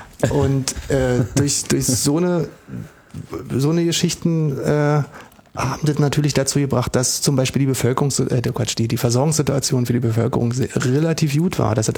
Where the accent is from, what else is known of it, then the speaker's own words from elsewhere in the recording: East Berlin, Berlin, Germany; Bei uns im Osten, also in der DDR und ganz besonders in Ost-Berlin, war es deshalb entspannt